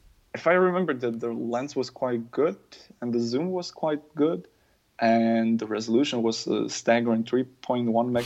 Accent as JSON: {"language": "English", "country": "Slovakia", "first_language": "Slovak", "second_language": "English", "said": "How it's actually pronounced, basically in Slovak language, so I come from Slovakia"}